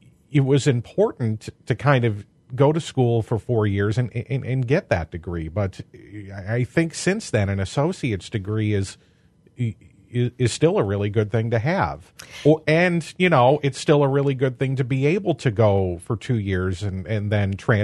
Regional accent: Illinois, United States; I'm from Henry County, so that meant I would have probably, if I had chosen a community college, I'd have gone to probably Black Hawk

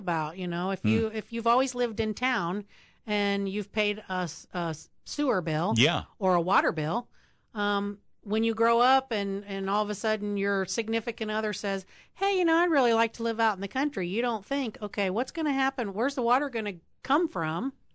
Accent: Monmouth, Illinois, United States; and raised in Monmouth, and went to school at Bradley.

